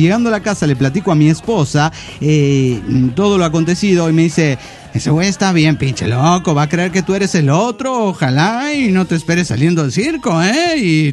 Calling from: Zapopan, Jalisco, Mexico; de Zapopan.

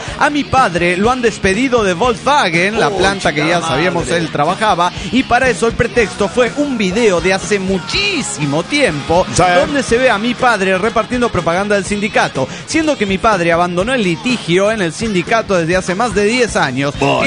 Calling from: Querétaro, Mexico; de Querétaro, México.

